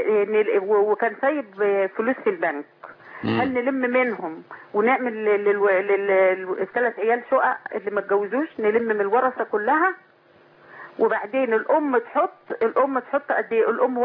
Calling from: Cairo, Cairo Governorate, Egypt; من القاهرة.

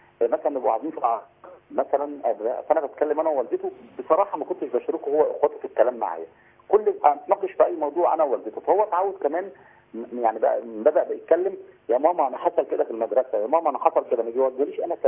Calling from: Saudi Arabia; معلش يا فندم، انا بكلمك من السعوديه

